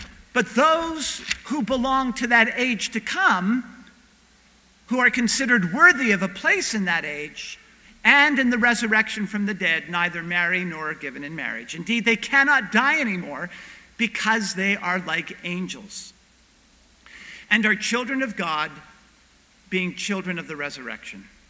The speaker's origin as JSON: {"language": "English", "country": "Canada", "said": "And part of the gift of being Canadian is that we come from a society and a culture where we might be forgetting this reality"}